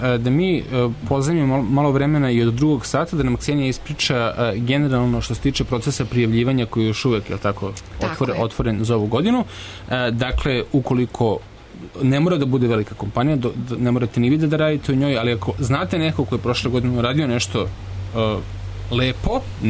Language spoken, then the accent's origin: Serbian; Belgrade, Serbia; ja prvi kao Beograđanin